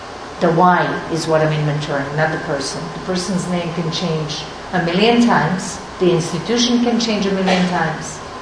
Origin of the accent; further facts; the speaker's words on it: New York City, New York, United States; I'm a New Yorker. I never watched Law and Order in New York City.